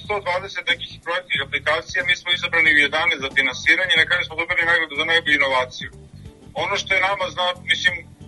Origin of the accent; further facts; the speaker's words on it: Smederevo, Šumadija and Western Serbia, Serbia; ja sam rodom iz Smedereva i tamo svi misle da je železara glavni uzrok